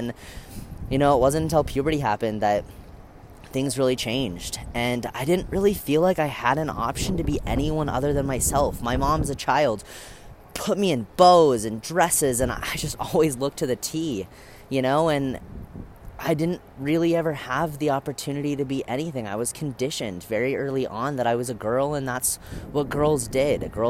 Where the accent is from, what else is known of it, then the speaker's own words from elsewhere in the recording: Colorado, United States; born there; I was born in Colorado, up in the mountain, to an amazing family.